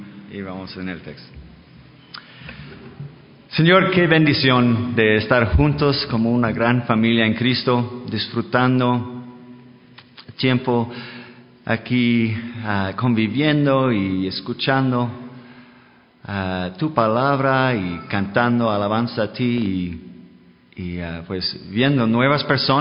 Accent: Denmark; now in Mexico; soy de Dinamarca. Tenemos 5 años viviendo aquí en México.

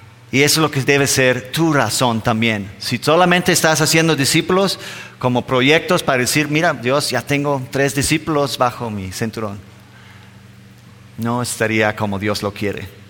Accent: Denmark; now in Mexico; siendo todavía los únicos de Dinamarca, nos preguntan, oye, ¿de dónde son? Y somos de Dinamarca.

